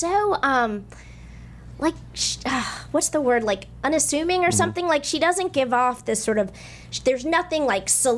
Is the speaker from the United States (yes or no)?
yes; Northeast, United States; Northeasterner here, so okay, hi.